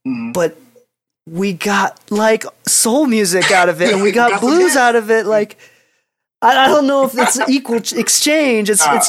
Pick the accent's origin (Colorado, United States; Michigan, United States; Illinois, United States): Illinois, United States; Chicago; like I grew up in Chicago. I didn't listen to rock music